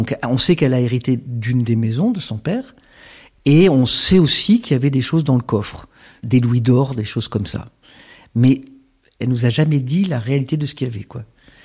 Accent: Auvergne-Rhône-Alpes, France; now in Montreuil, France; J'habite à Montreuil et je suis originaire de l'Ardèche. Je suis vraiment 100% ardéchois. Mes deux parents étaient ardéchois, mes quatre grands-parents, mes huit arrière-grands-parents. Voilà, je suis un ardéchois pur cru, d'une famille très modeste.

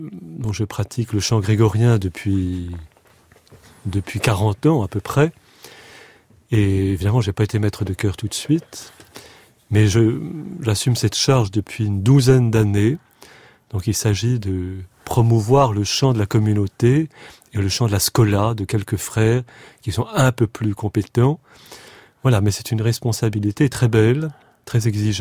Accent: Rome, Lazio, Italy; born there; je suis né à Rome et de père d'origine italienne et biologiste. Et d'une mère bretonne, du Morbihan.

